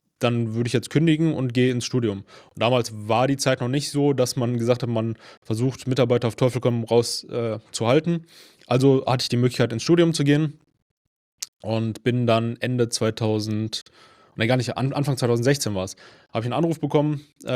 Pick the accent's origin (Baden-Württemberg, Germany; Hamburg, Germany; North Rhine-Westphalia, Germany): North Rhine-Westphalia, Germany; Langenfeld; born there; now in Mülheim an der Ruhr, Germany; ich bin 33 Jahre alt, ich komme gebürtig aus Langenfeld im Rheinland, nahe Düsseldorf, wohne jetzt mittlerweile in Mülheim an der Ruhr.